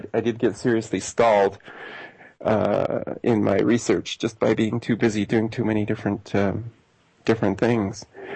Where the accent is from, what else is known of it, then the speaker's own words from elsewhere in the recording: England, United Kingdom; now in United States; I grew up in England, and so I sort of gradually became attuned to what America was